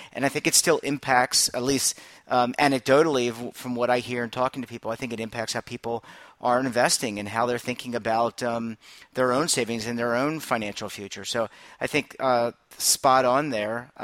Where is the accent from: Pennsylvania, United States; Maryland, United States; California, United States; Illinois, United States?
Maryland, United States; Baltimore; now in New York, United States; I remember I just moved to New York in 2008 from Baltimore, Maryland, my hometown.